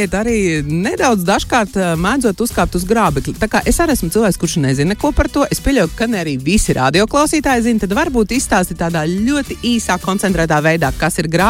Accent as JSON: {"language": "Latvian", "town": "Cēsis", "region": "Cēsis Municipality", "country": "Latvia", "said": "Uz Cēsīm, uz manu mīļāko pilsētu, es no Cēsīm."}